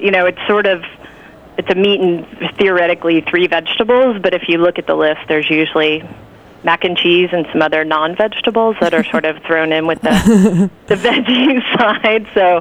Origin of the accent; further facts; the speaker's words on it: the South, United States; I grew up in the South, but my parents are both from the North